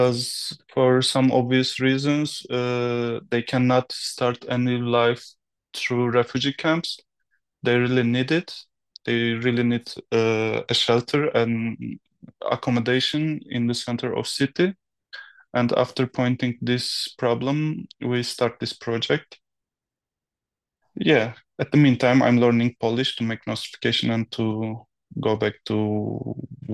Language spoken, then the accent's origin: English; Turkey; moved away as an adult; now in Poland; I'm from Turkey, but I'm a Kurdish. Normally, I'm a doctor, and after finishing the med school, I worked as a doctor for 1 year in Turkey.